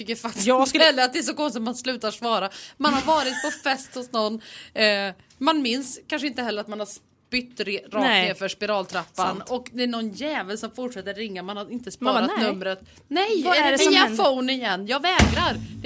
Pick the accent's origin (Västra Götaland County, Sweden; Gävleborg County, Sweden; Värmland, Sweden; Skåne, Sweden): Värmland, Sweden; Karlstad; Jag är uppvuxen i Karlstad, men jag är i Värmland. Nu för tiden så är jag alltid i Grums, för där har jag min sommarstuga.